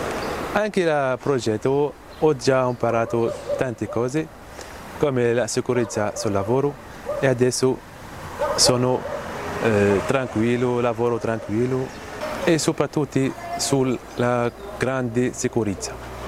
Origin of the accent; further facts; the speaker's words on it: Tunisia; Italian is a second language; now in Italy; sono tunisino, ho 36 anni